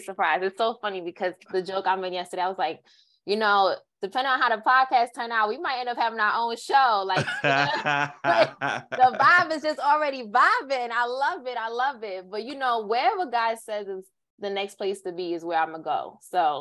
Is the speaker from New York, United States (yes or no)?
yes; Mount Vernon, New York, United States; now in Bronx, United States; Well, funny enough, I'm originally from Mount Vernon. So I was raised in Mount Vernon. My dad lived in the Bronx and I would go back and forth growing up.